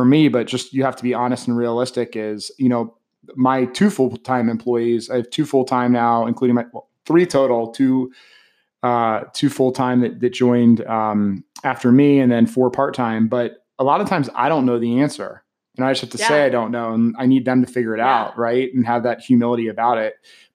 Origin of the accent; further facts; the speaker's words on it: Baltimore, Maryland, United States; I grew up in Baltimore, so I kind of felt the same way too.